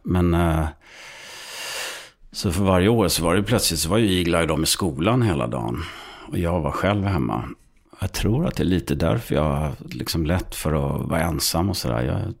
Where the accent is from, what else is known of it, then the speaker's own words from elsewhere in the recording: Skåne, Sweden; Så jag är uppväxt på landet i Skåne, norra Skåne.